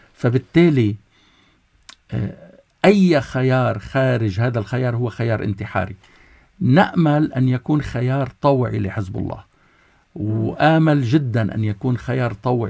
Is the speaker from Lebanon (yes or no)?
yes; Lebanon; أنا لبناني، لا أنا لبناني هون أنا لبناني هون